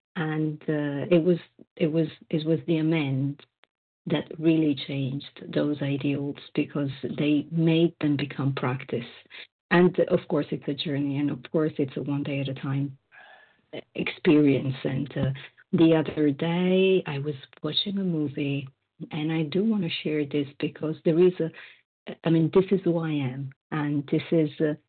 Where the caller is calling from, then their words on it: Davis, California, United States; I am calling from Davis, California.